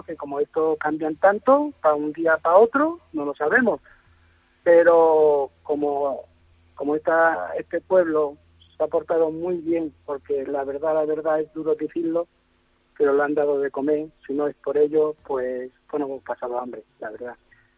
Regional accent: Almería, Andalusia, Spain; born there; Bueno, pues yo soy andaluz, yo soy de Almería.

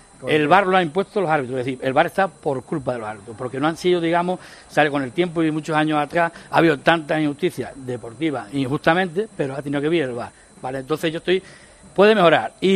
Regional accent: Castuera, Extremadura, Spain; De Castuera, Badajoz.

